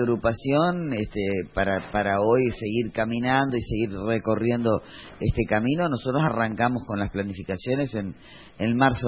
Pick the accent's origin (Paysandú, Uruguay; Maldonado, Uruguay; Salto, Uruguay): Paysandú, Uruguay; Paysandú, de donde yo soy oriunda, que cuando era menor de edad, que no pude votar en el año 84